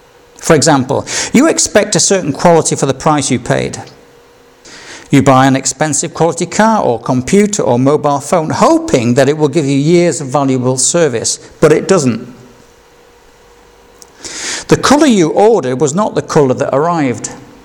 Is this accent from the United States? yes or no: no; Yorkshire and the Humber, United Kingdom; And I can't blame it on being a Yorkshireman